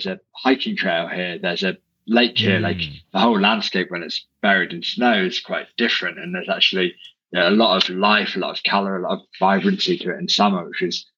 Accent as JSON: {"language": "English", "town": "Isles of Scilly", "region": "South West England", "country": "United Kingdom", "tie": "born or raised there", "lives_now": "Hokkaido, Japan", "said": "Yeah, so I'm originally from a small group of islands off the coast of the UK called the Isles of Scilly. So I kind of grew up on the water"}